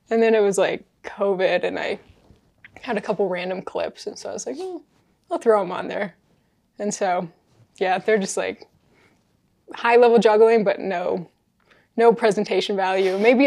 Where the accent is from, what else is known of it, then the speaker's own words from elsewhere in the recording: Salt Lake City, Utah, United States; Yeah, I'm a juggler. I'm from Salt Lake City. Woo, represent.